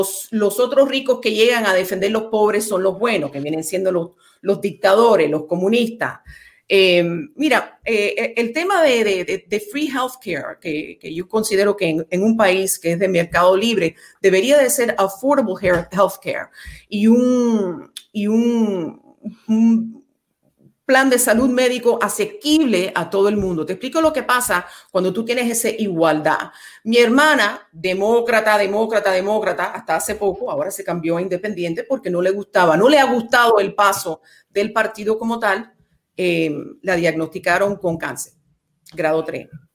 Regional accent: Miami, Florida, United States; Yo soy hija de este distrito. Yo nací y fui criada en este distrito. Nací en Alapata, he vivido aquí en South Miami, disfruto Coral Gables, la pequeña Habana, todo lo que incumbe este distrito.

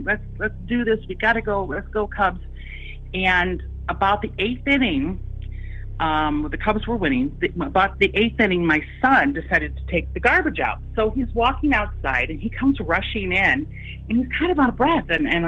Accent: Illinois, United States; I grew up in Illinois

